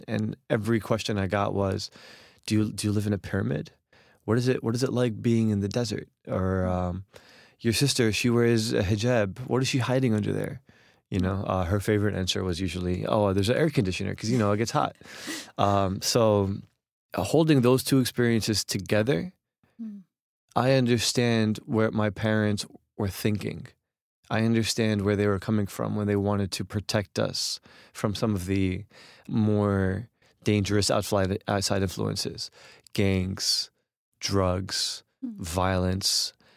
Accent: Jersey City, New Jersey, United States; So the thing about Jersey City specifically is that a lot of Egyptian immigrants end up there because there's a very strong Egyptian, specifically Muslim community.

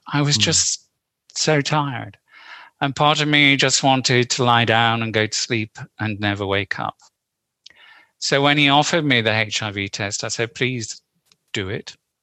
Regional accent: North West England, United Kingdom; born there; also born or lived in Paris, France; I was born in Lancashire, which I know is a place dear to your own heart.

